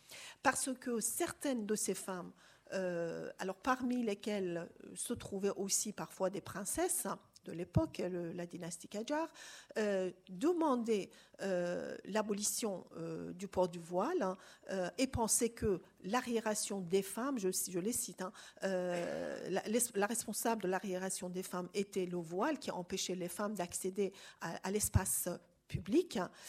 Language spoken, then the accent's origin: French; Iran; concernant mon pays natal, l'Iran